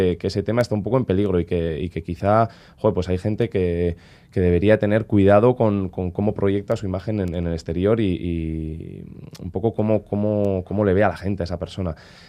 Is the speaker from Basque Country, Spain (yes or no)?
yes; Yécora, Basque Country, Spain; nosotros somos de Yécora, es un pequeño pueblo de 200 habitantes en Río Jalavesa.